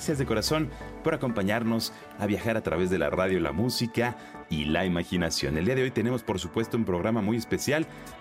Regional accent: Mexico; hay una forma distinta de percibir México siendo mexicana. pero habiendo vivido en el extranjero

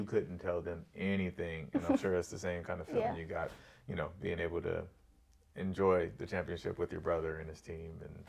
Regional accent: Corona, California, United States; I grew up in Corona.

